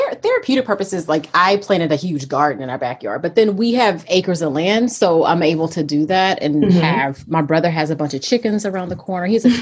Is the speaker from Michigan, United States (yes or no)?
no; Louisiana, United States; also born or lived in Brooklyn; I'm from Louisiana, lived in Brooklyn. When COVID hit, I actually came home to Louisiana to enjoy some acreage, square footage, and fresh air